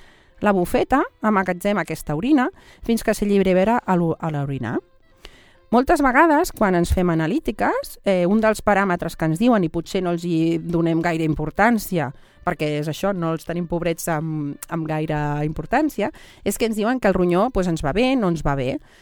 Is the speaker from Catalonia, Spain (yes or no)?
yes; Barcelona, Catalonia, Spain; com a cap de Sant Andreu que som, de Barcelona ciutat